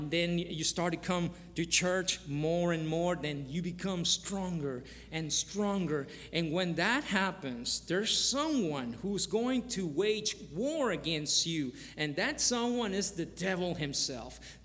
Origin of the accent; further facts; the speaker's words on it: Louisiana, United States; also born or lived in Nicaragua / New Orleans; Well, I was born in Nicaragua, but I was raised in Louisiana. And I lived many years in New Orleans, you know, hence my funny, interesting accent, you know.